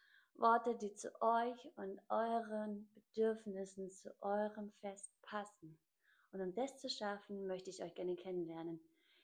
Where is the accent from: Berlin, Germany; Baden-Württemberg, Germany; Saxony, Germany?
Baden-Württemberg, Germany; Schwäbisch Hall; ich bin aus dem Raum Schwäbisch Hall.